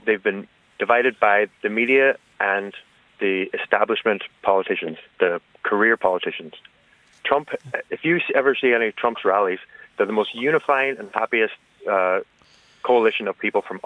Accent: Illinois, United States; born there; No, I was born in the States. I was born just outside Chicago.

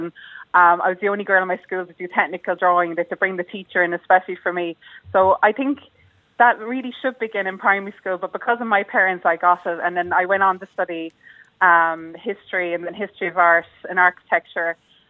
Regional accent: Limerick, Munster, Ireland; And then also, like I'm from Limerick, so we're Jordan City, and it's just beautiful and how geometric the city's laid out

